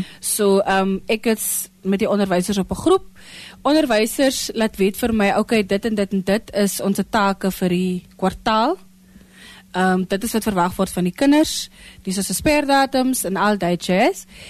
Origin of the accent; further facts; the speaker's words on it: Concordia, Northern Cape, South Africa; ek is nou terug in my tuisdorp. So met die oppak van my lewe in Kato en die kant toe kom